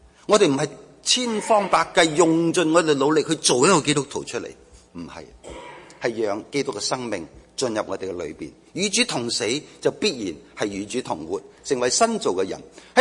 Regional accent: China; 我哋中国人有一句说话咁讲噶嘛

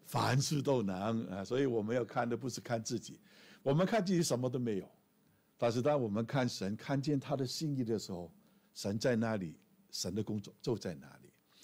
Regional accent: Hong Kong; moved away as an adult; also born or lived in Vancouver / Ottawa; now in Canada; 我是香港人，香港出生、1986年离开香港到这边来念神学

